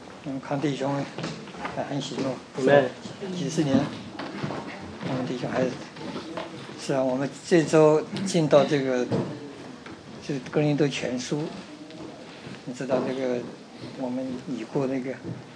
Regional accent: China; 你说我们中国人的话，不管是台湾来的大陆来的，我们这个很多这些中国的一些传统文化在我们还是有影响的

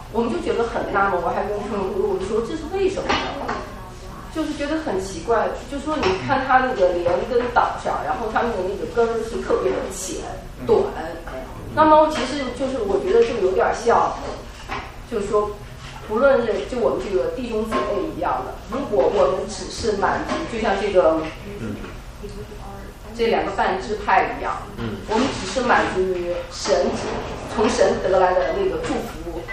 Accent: China; 因为我们从内地过来，没见过

